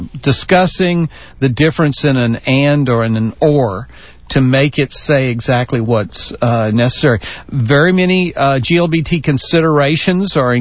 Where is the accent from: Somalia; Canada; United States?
United States; Beaumont, Texas; I grew up in Beaumont and we had 100,000.